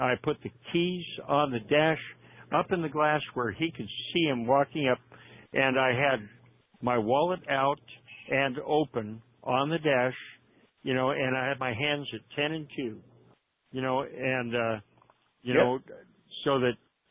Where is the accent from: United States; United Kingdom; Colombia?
United States; Bronx, New York; I'm some other guy. I'm from the Bronx.